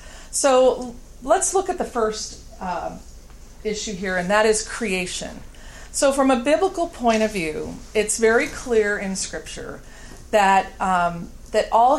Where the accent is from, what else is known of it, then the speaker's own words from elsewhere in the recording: St. Louis, Missouri, United States; I grew up in St. Louis, Missouri. And most people were of some Christian denomination or Catholic